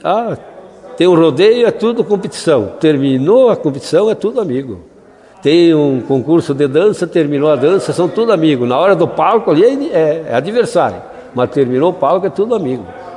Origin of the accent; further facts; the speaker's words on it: Rio Grande do Sul, Brazil; Eu acho que o nosso legado como gaúcho hoje